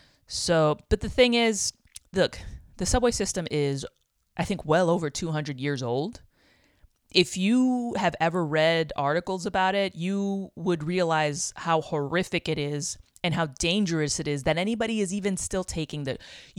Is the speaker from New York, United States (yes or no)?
yes; New York City, New York, United States; I still talk about New York because, you know, I'm from New York. And I know the subway intimately. I had to take it a lot ever since I was a baby.